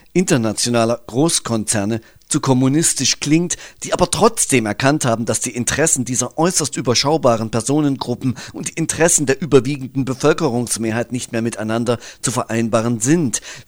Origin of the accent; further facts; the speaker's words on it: Thuringia, Germany; ich bin Thüringer